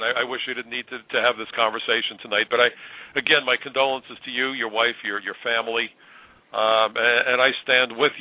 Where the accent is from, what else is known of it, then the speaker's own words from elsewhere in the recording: New York City, New York, United States; I'm a New Yorker. I live in the most ethnically diverse city probably in the world.